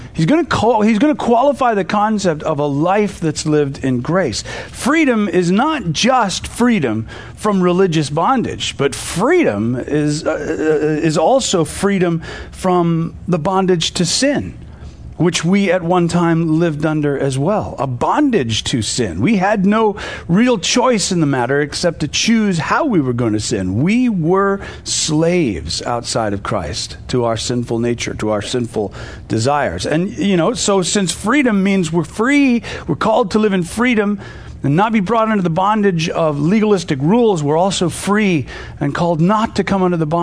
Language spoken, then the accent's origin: English; United States; As much as I love being an American, I don't think most of us really have a clue what it means to live in freedom, in true freedom.